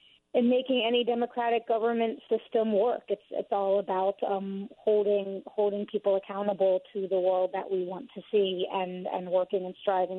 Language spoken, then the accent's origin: English; Philadelphia, Pennsylvania, United States; also born or lived in Palestine / Israel; I come from Philadelphia originally, though it's been quite a while since I've lived there.